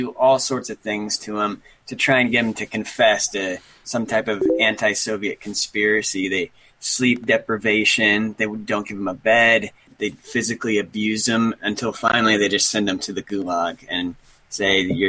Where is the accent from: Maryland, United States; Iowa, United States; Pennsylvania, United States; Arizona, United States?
Arizona, United States; Phoenix; my hometown, Spence.